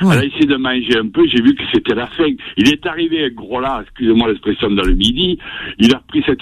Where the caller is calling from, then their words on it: Occitanie, France; 13. 71. 48, chez moi à Lozère.